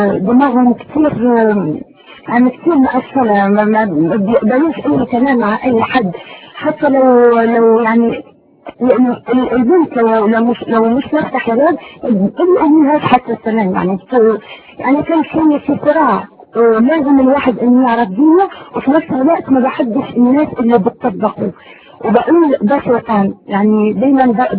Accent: Morocco; أنا من عائلة يعني من المغرب، أصلي من المغرب، ومن عائلة يعني كباقي العائلات في المغرب عائلة، بس يعني عائلة عادية، ويعني الإسلام بالنسبة لهم هو في يعني صوم رمضان والصلاة.

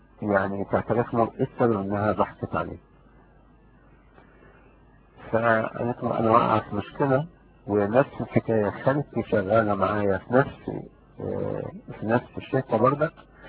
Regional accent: Egypt; moved away; وكمان انا هربان من مصر وكده

